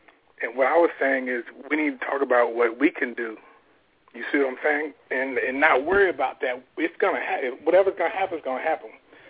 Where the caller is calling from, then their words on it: Daytona Beach, Florida, United States; Calling from Daytona.